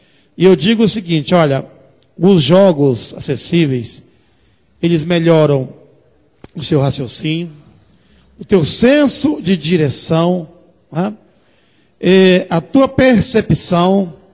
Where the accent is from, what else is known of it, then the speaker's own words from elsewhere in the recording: Uberaba, Minas Gerais, Brazil; sou da cidade de Uberaba, Minas Gerais.